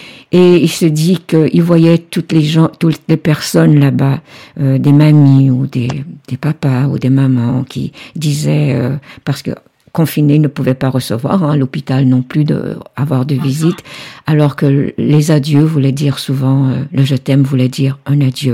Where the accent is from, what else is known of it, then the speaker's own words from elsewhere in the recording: Canada; Et chez nous, au Canada, on a un gouvernement qui n'est pas majoritaire.